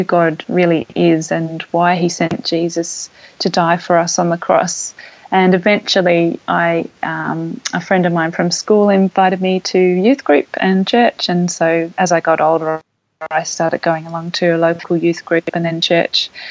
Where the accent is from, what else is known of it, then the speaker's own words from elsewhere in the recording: Sydney, New South Wales, Australia; I'm a Sydney girl originally. I grew up in Sydney, went to school and uni in Sydney, and I ended up studying theology at Sydney Missionary Bible College.